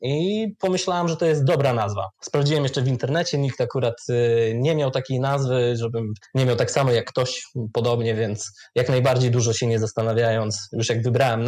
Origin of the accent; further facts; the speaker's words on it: Białystok, Podlaskie Voivodeship, Poland; No, jestem prostym człowiekiem z Białegostoku.